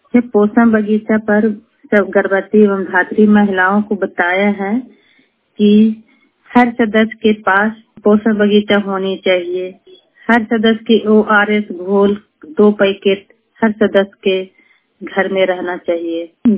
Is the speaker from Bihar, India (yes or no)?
yes; Cheru, Bihar, India; मैं चेरू गांव की रहने वाली हूँ।